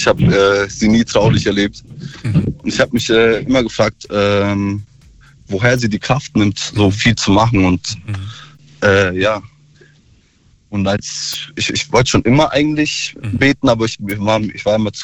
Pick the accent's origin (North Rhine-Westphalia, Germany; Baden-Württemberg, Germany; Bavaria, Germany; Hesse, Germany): Bavaria, Germany; Kelheim; Ich komme aus Kelheim, aus Bayern ursprünglich.